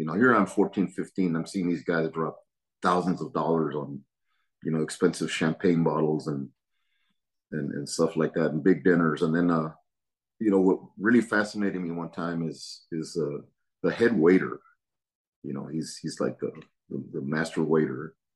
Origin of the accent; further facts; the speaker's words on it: Brownsville, Texas, United States; I was born in Brownsville, Texas, and went to school there, high school and my college. And you know, I'm pretty much a Texas border rat, man.